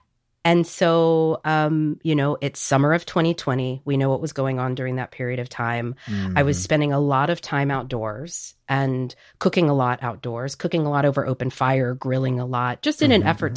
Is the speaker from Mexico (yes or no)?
no; Puerto Rico; born there; You know, I was born in Puerto Rico and have always felt very tied to Puerto Rico.